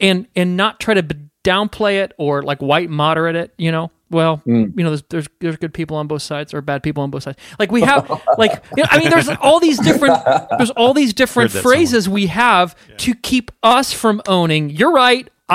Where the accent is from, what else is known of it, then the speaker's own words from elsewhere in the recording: Southport, Indiana, United States; I grew up in Southport, which is, I don't know, 10 miles, 10 miles north of Franklin.